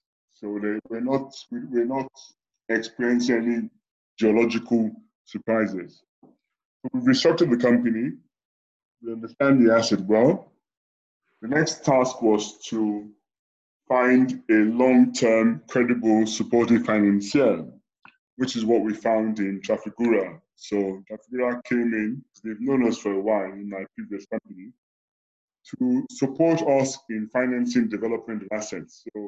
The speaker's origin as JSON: {"language": "English", "region": "England", "country": "United Kingdom", "tie": "born there", "said": "I was born in England."}